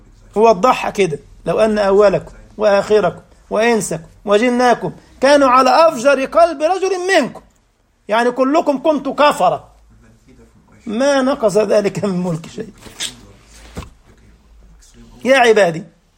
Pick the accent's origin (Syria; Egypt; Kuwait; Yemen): Egypt; هو موجود في متحف عندنا في مصر